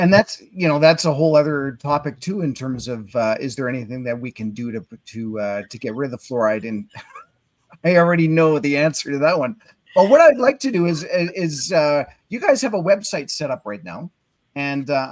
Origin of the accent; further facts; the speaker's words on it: Winnipeg, Manitoba, Canada; Well, I grew up in Winnipeg, and we had fluoride in the water.